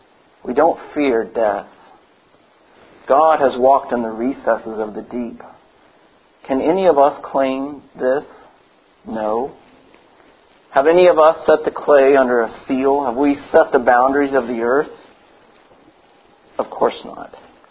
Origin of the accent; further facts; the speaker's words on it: Portland, Oregon, United States; born there; This is a picture of where I was born in Portland, Oregon. This is Mount Hood, right near Portland, and I could see it from where I lived in my home in Washington.